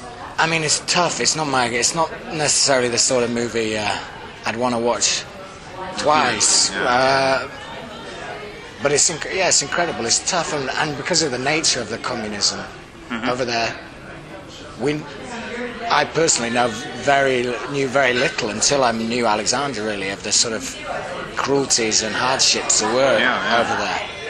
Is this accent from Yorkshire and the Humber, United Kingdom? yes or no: yes; Yorkshire and the Humber, United Kingdom; And I'm from Yorkshire, and then Manchester's in Lancashire